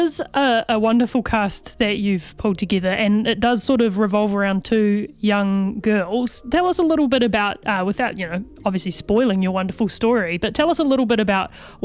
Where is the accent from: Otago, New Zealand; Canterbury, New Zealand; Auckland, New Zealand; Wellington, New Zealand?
Canterbury, New Zealand; Christchurch; I grew up in Christchurch, which is still a city, but we did have Pet Day